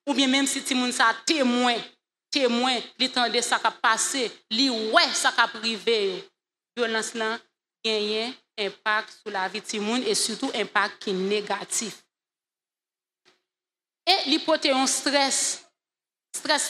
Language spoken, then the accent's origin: French; Haiti; Nous toucher et en tant que haïtien directement nous concerner.